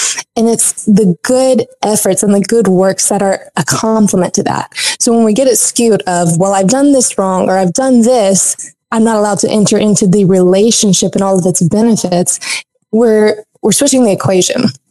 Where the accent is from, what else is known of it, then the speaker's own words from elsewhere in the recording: Southern United States, United States; growing up in the Bible Belt